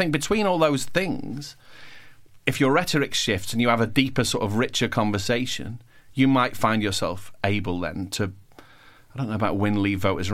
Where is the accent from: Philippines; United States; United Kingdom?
United Kingdom; England; we're English